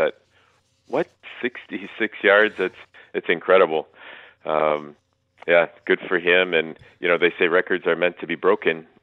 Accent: Chicago, Illinois, United States; I didn't grow up a Cardinal fan growing up in the Chicagoland area

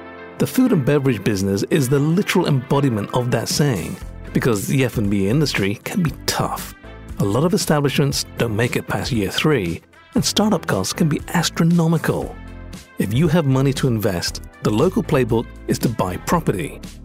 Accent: Hong Kong; Growing up in Hong Kong, there was one dish that I loved as a kid and still love as an adult.

